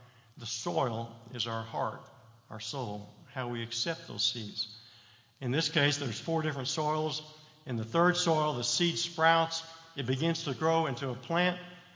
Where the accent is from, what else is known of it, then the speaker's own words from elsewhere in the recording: Texas, United States; I'm familiar with it because when I was growing up in Texas with no air conditioning until I was a junior high, my mom, who grew up on a small farm outside of Dallas